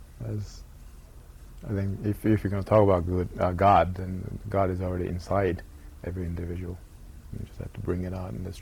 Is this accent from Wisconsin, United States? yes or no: no; New York, United States; growing up in New York, you know, we had everybody celebrated Jewish holidays.